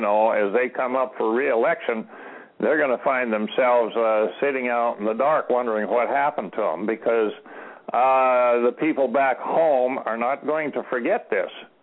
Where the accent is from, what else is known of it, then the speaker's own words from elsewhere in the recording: Montana, United States; Well, there's a big change, compared, like in my home state of Montana.